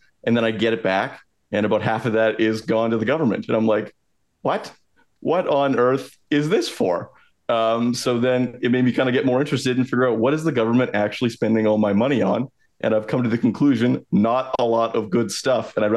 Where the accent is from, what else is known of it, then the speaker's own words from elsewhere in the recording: Saskatchewan, Canada; my first job was at the local movie theater back in my hometown in Southwest Saskatchewan. I've always heard my family, you know, I come from a family of farmers, getting really mad about things about the wheat board